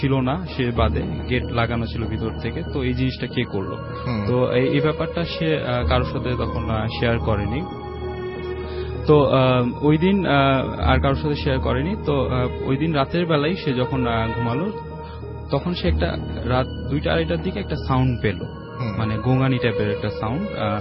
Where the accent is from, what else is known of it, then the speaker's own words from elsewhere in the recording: Mirpur, Dhaka Division, Bangladesh; মিরপুর থেকে এসেছি।